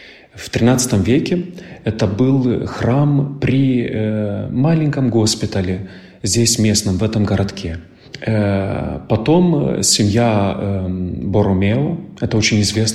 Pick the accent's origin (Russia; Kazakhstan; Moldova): Moldova; moved away as an adult; now in Milan, Italy; вернусь уже домой, на родину. Я сам родом из Молдавии